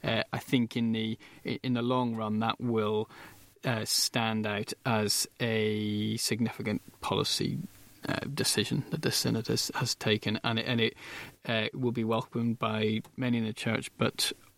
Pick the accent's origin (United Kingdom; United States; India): United Kingdom; Belfast, Northern Ireland; Perhaps because I'm a boy from Belfast